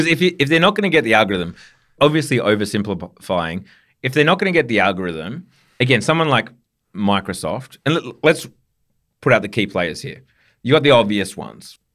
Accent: Australia; as an Australian, we can stay here on like TikTok.oz

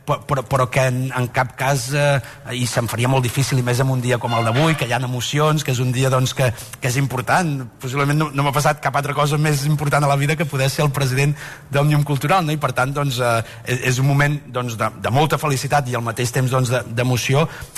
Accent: Catalonia, Spain; Jo soc del Vallès

